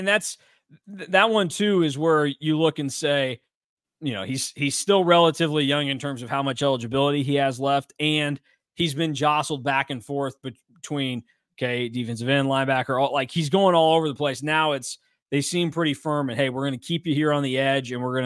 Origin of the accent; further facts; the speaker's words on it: Hutchinson, Kansas, United States; I mean, I grew up in Hutchinson, Kansas. I love it. Great place to grow up.